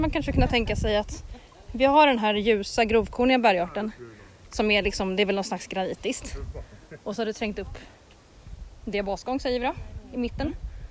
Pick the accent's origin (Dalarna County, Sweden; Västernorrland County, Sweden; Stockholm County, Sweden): Stockholm County, Sweden; Stockholm; För jag är ju från Stockholm, precis som du va?